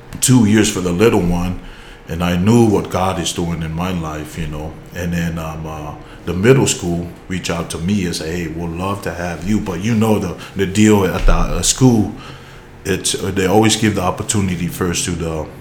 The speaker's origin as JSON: {"language": "English", "country": "American Samoa", "tie": "born or raised there", "also_born_or_lived": "Seattle", "lives_now": "Sequim, United States", "said": "When my wife is from here, so I'm born and raised in American Samoa. Between Hawaii and New Zealand."}